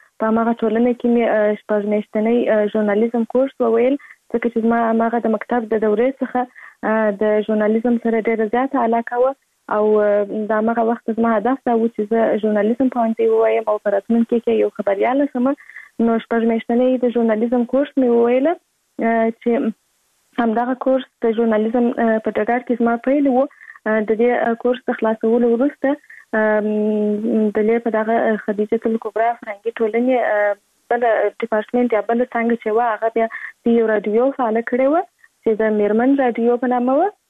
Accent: Kandahar, Afghanistan; born or raised there

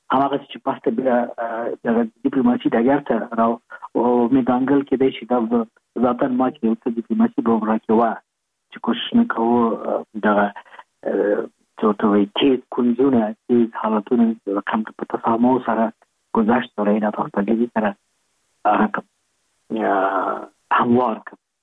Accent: Kabul, Afghanistan; کابل یو کله چې زه کوچنی وم کوم چا ویلي وو چې کابل یو ملکوتي ښار.

